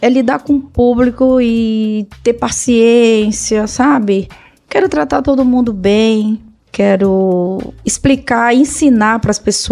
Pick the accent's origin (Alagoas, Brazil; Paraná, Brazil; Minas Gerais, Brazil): Alagoas, Brazil; moved away as an adult; now in São Paulo, Brazil; Isso, é. Uma cidadezinha do interior.